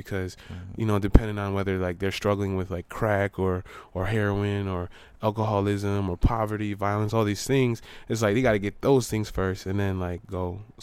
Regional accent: Detroit, Michigan, United States; I'm from the Southwest Detroit community, Turtle Clan.

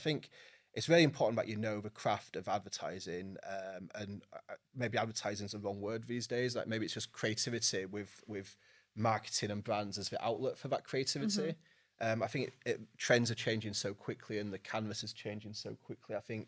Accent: England, United Kingdom; now in London, United Kingdom

